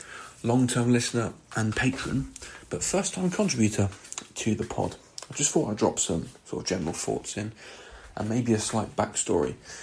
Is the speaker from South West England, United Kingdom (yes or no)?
yes; South West England, United Kingdom; So I am from Cornwall. So they played one of their last ever gigs here in Cornwall.